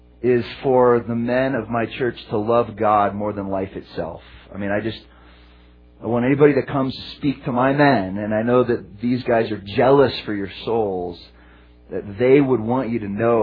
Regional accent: California, United States; I was from California. She was from Ohio.

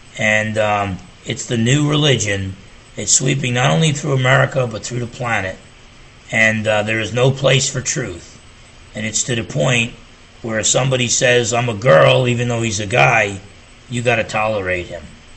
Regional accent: New Jersey, United States; I'm from Jersey. I get my 2 minutes.

